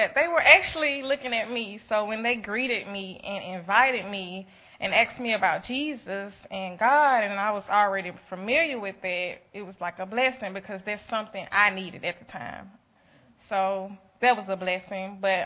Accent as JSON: {"language": "English", "town": "Mobile", "region": "Alabama", "country": "United States", "said": "as I stated, and I'm from Mobile, Alabama."}